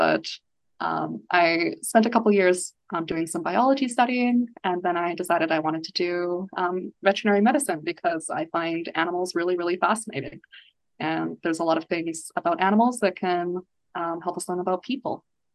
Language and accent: English; Calgary, Alberta, Canada; I spent my first year out of school doing a rotating internship in my hometown of Calgary, Alberta, which is a very, very beautiful place.